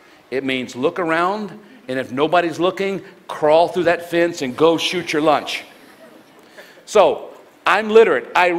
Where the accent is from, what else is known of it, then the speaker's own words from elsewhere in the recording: Mississippi, United States; I grew up in Mississippi, and my family, we hunted, we'd quail hunt and duck hunt and dove hunt.